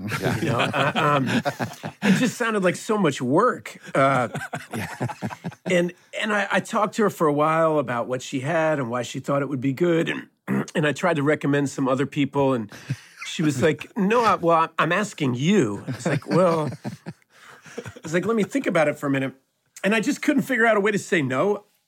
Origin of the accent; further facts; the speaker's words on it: Austin, Texas, United States; born there; Well, born in Austin, Texas.